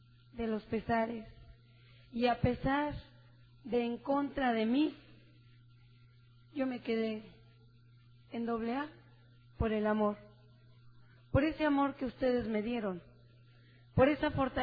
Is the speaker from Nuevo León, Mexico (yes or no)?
no; Mexico City, Mexico; Porque yo también soy de Tepito.